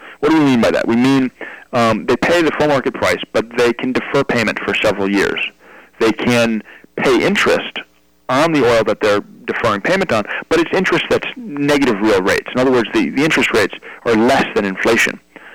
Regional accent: Chicago, Illinois, United States; leading to widespread protests in Chicago, my hometown, actually.

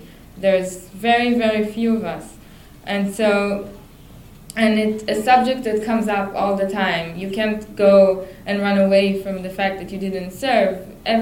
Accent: Tel Aviv, Tel Aviv District, Israel; I grew up in Tel Aviv, which is a much more liberal...

